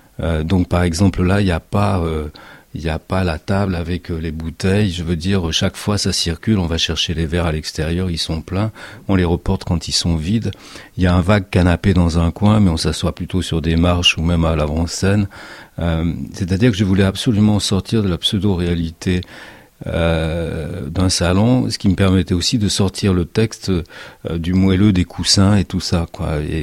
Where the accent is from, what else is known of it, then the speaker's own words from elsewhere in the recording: Saint-Étienne, Auvergne-Rhône-Alpes, France; now in Paris, France; Non, je suis stéphanois, au contraire.